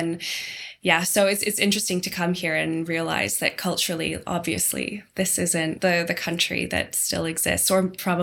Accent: Canada; now in London, United Kingdom; I'm from Canada, a small town in Canada.

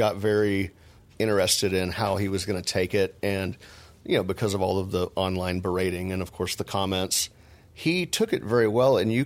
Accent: Texas, United States; I'm from Texas

